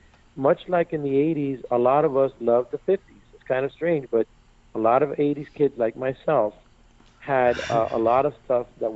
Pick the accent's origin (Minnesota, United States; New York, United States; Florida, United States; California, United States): Florida, United States; Miami; Well, look, I'm an 80s kid. I was born and raised in Miami, of Cuban-American descent, married to a Texas Latina.